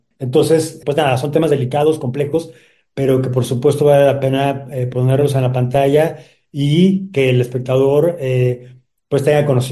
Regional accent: Mexico; Como parte de nuestra tradición como mexicanos

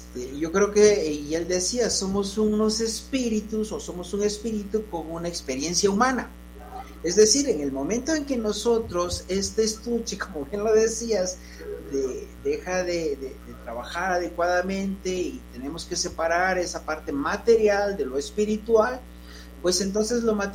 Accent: Mexico; la llevamos en los genes como mexicanos

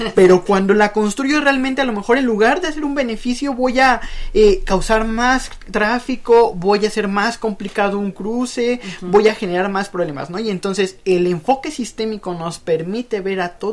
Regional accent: Milpa Alta, Mexico City, Mexico; pues yo vengo de Milpa Alta, ¿no? Mi familia ha vivido en Milpa Alta por generaciones

